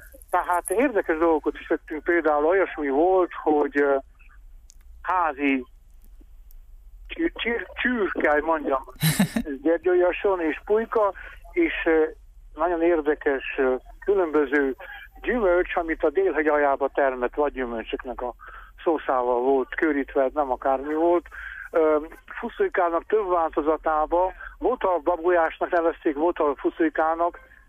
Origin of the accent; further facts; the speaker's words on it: Harghita, Romania; Én gyergyói vagyok én is